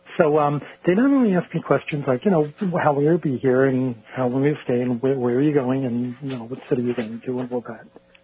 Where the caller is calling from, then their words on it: Saint Petersburg, Russia; calling from St. Petersburg, Russia.